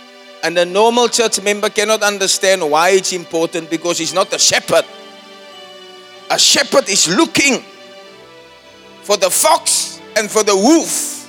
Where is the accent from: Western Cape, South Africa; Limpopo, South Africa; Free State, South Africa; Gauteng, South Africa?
Western Cape, South Africa; Elsies River; born there; I was born in Elsie's River, Epping Avenue.